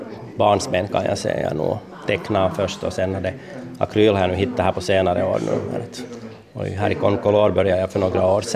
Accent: Ekenäs, Uusimaa, Finland; jag kommer från Ekenäs själv så att jag har lite bit att köra

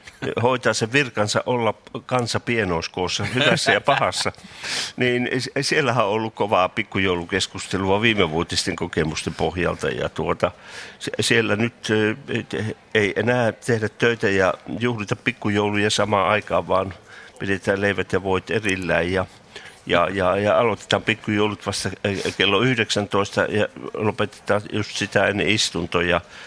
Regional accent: Leppävirta, North Savo, Finland; minä kävin pari viikkoa sitten tuolla kotipuolessa Leppävirralla ja viikonloppuna

